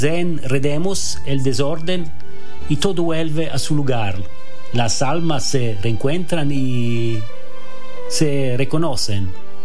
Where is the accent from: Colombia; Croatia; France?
Croatia; born there; Spanish is a second language; also born or lived in Germany / Italy; Nací en Croacia, la tierra del destino, y viví durante 10 años en Alemania, en la selva negra, Schwarzwald